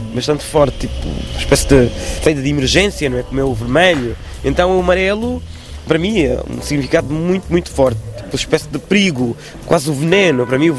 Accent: Angola; born there; não digo Angola, onde nasci

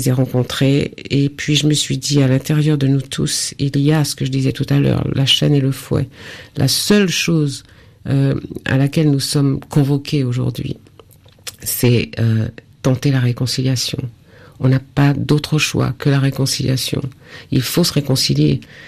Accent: Martinique; je suis de la Martinique

